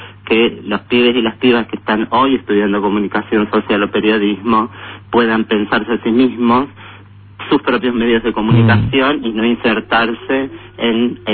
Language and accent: Spanish; Buenos Aires, Argentina; ha recaído muchísimo en las que somos de Capital Federal, y La Plata, el Gran Buenos Aires, que estamos cerca